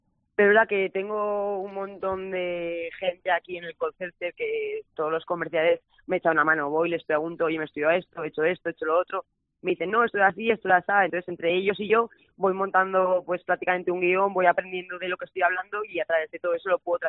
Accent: Alfaro, La Rioja, Spain; Mi pueblo.

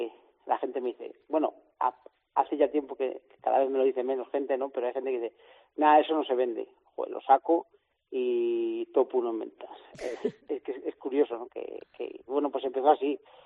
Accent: Castronuño, Castile and León, Spain; also born or lived in Alaejos; Que mi pueblo es Castronuño. Uh-huh. Y bueno, aunque también quiero mucho Alaejos, pero bueno, mi pueblo es Castronuño.

